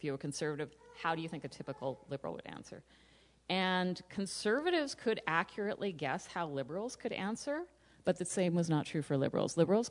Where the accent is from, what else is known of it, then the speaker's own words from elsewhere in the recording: Saskatchewan, Canada; Every time I go back to my hometown in Saskatchewan and I'm driving around on the gravel roads, I feel this sense of the heritage I grew up